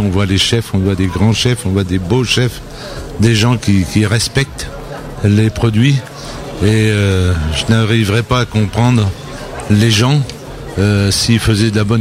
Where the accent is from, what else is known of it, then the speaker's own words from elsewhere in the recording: Nouvelle-Aquitaine, France; born there; je défends la Charente, et je défendrai toujours la Charente parce que je suis né en Charente et je vis en Charente.